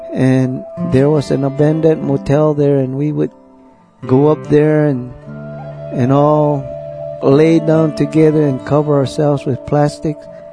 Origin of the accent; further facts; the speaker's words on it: Kykotsmovi, Arizona, United States; born there; I was born on the Hopi Reservation, Kekotsmovi, Arizona, and I belong to the Bear Clan.